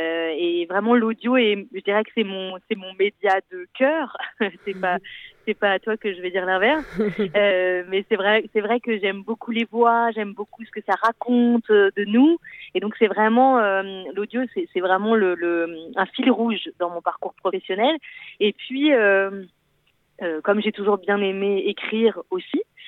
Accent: Mayenne, Pays de la Loire, France; moved away as an adult; Je suis née à Mayenne et j'y ai... habité jusqu'à ce que j'aille faire mes études supérieures ailleurs, puisqu'il n'y avait pas à Laval même d'école qui correspondait à ce que j'avais envie de faire après le bac. Mais j'ai passé toute mon enfance juste à côté de la ville de Mayenne

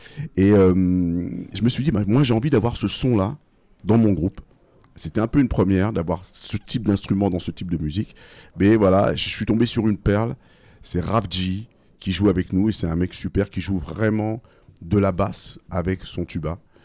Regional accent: France; born there; Alors moi je suis né en France hexagonale, mais de parents guadeloupéens.

